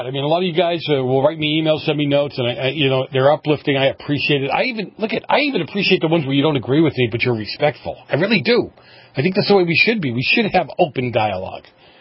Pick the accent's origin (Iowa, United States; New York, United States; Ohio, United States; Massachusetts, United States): Massachusetts, United States; Massachusetts, my home state. I almost hate to admit that.